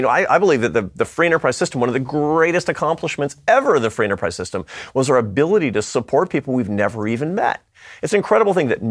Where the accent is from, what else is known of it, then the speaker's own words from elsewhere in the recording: Seattle, Washington, United States; I mean, I used to be a musician and a college professor, and I come from Seattle, Washington, for Pete's sake.